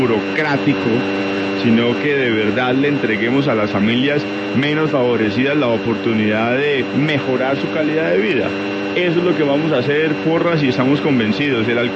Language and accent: Spanish; Huila, Colombia; Yo soy huilense.